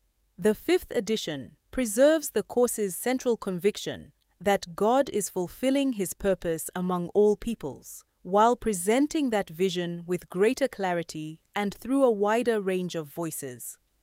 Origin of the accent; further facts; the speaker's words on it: South Africa; As a South African, I find the wider representation of cultures, regions, and experiences especially meaningful. Our country has traveled through the painful history of apartheid into a democratic society